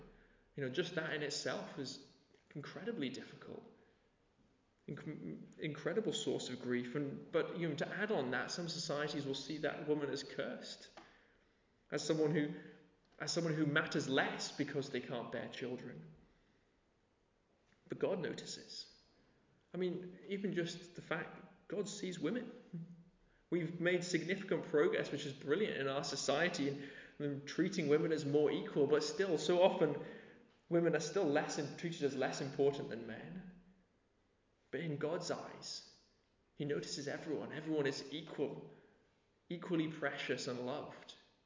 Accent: Nepal; When I grew up in Nepal, I remember seeing kids by the side of the road

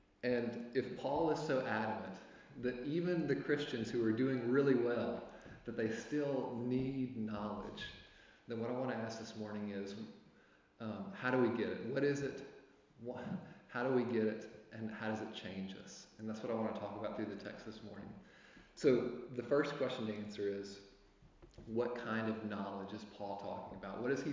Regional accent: Mississippi, United States; moved away as an adult; now in Edinburgh, United Kingdom; and I'm from Mississippi originally. Hopefully I'll get a chance to say more tonight. But we've been living in Edinburgh for the past year

